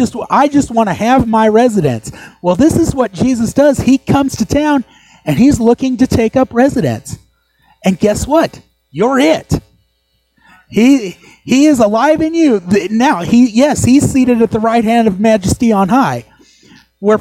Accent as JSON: {"language": "English", "region": "Oklahoma", "country": "United States", "tie": "born or raised there", "said": "I know that's not good grammar, but I grew up in Oklahoma."}